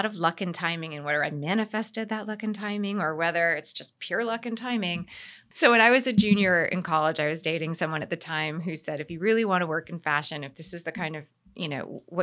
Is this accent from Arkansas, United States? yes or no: no; Boston, Massachusetts, United States; now in New York, United States; I'm originally from Boston, outside of Boston. But I've now lived in New York longer than I ever lived in Boston.